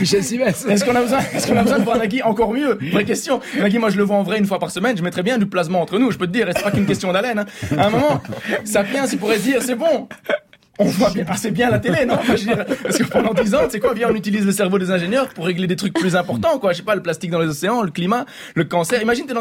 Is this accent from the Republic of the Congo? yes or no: no; Belgium; Je viens de Belgique, hein.